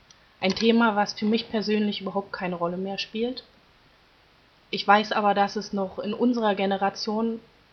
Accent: Berlin, Germany; Ich bin in Berlin groß geworden, habe meine Kindheit im Osten verbracht, aber bin dann relativ schnell in den Westen gekommen, also habe dort auch studiert und wohne dort auch seit langer Zeit

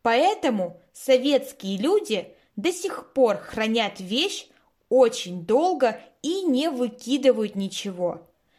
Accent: Russia; born there; Я родилась в России, когда уже не было СССР.

